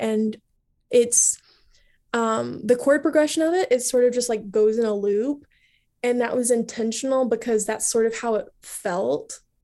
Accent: the South, United States; I know what highfalutin means because I grew up in the South

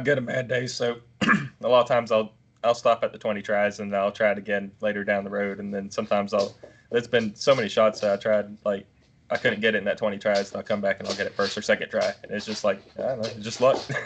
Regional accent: Carrollton, Georgia, United States; I'm from Carrollton, Georgia. It's between, like, right on the Alabama line, just southeast U.S.

